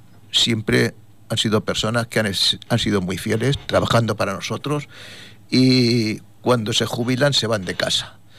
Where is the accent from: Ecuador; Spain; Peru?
Spain; Torrevieja, Valencian Community; Yo soy muy de Torrevieja, quiero mucho a mi pueblo